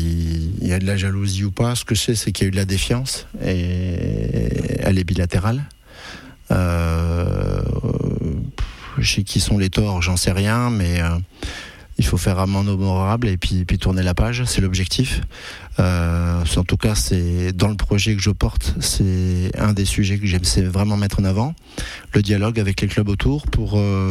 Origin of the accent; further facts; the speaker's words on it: Provence-Alpes-Côte d'Azur, France; pour retenir ces petits chez nous. Quand je dis chez nous, dans le Vaucluse.